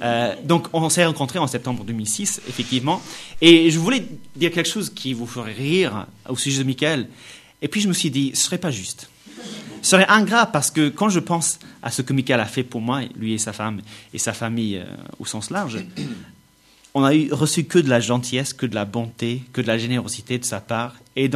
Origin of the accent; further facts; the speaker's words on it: Northern Ireland, United Kingdom; French is a second language; now in France; Bon, alors je suis irlandais d'origine, donc je viens de près de Belfast.